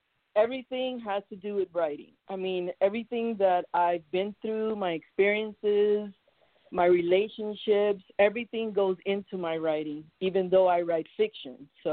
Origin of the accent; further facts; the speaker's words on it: New York City, Florida, United States; moved away as an adult; now in South Florida, United States; Okay, I grew up in New York City, and when I graduated from high school there, I moved down to Florida with my parents, and I've been here in Florida ever since, South Florida.